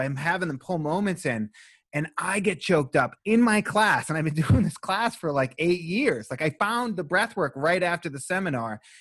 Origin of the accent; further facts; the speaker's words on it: Boston, Massachusetts, United States; So am I. I'm from Boston.